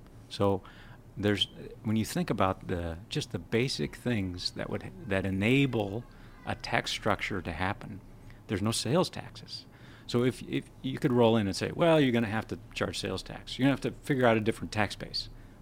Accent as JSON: {"language": "English", "region": "South Dakota", "country": "United States", "tie": "born or raised there", "said": "And there I grew up in South Dakota"}